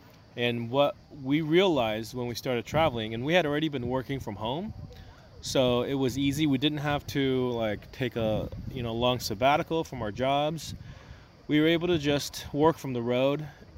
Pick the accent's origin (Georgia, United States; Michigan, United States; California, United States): California, United States; knowing that it's not just, we're from California, it's not just roaming around the West Coast.